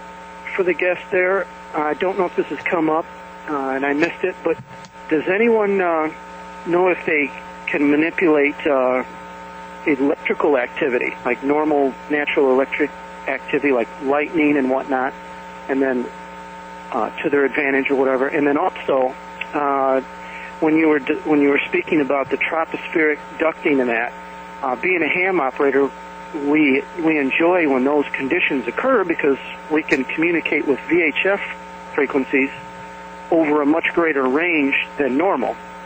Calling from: Elgin, Illinois, United States; from Elgin, Illinois.

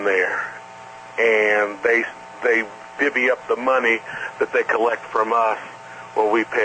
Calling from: Indianapolis, Indiana, United States; from Indianapolis, Indiana.

